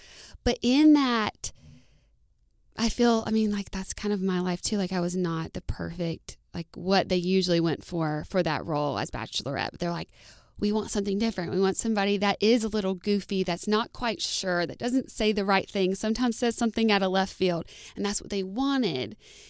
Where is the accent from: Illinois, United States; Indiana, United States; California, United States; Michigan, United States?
Indiana, United States; I know all these people, I watch them all the time and I'm from Indiana.